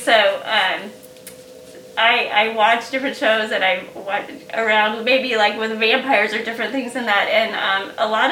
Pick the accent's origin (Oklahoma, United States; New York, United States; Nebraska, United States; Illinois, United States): Nebraska, United States; now in Iowa, United States; So the other difference I will throw out there too that I had to get used to is, so I'm from Nebraska, and Halloween and trick-or-treating is on Halloween. Mm-hmm. So then I moved to Iowa